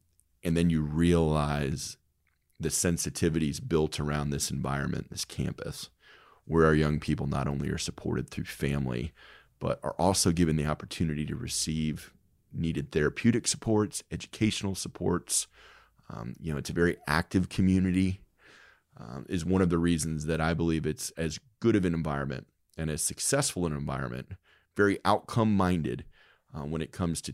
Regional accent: Atlanta, Georgia, United States; No, we grew up in Atlanta, you know, in kind of the Sandy Springs area.

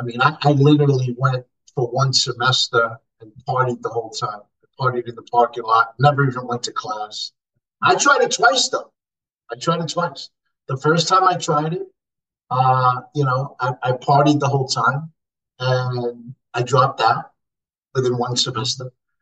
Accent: New York, United States; But, I mean, growing up in New York was awesome. I mean, I wouldn't have changed that for anything else in the world. And I loved growing up in New York in the 80s and 90s.

